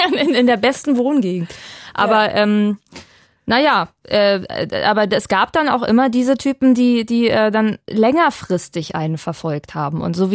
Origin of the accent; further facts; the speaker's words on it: Berlin, Germany; weil ich komme ja aus Spandau, ne?